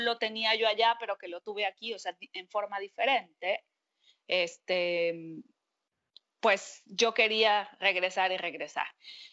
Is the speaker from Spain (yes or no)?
no; Mexico; also born or lived in British Columbia; now in Montreal, Canada; soy mexicana. Vivo en Canadá desde el 2000, en Montreal, vamos a ponerla en Montreal, desde el 2008, sí, desde el 2008, pero antes de Montreal viví